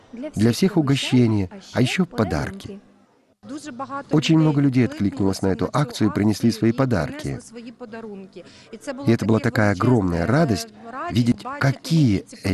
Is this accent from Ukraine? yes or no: yes; Kyiv, Ukraine; много лет я киевлянка